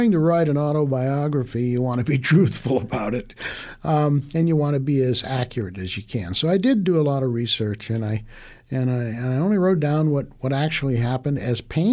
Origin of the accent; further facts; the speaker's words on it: San Jose, California, United States; I grew up in San Jose in the Santa Clara Valley, and in those days, all of what is now Silicon Valley had a population of 78,000 people, small town.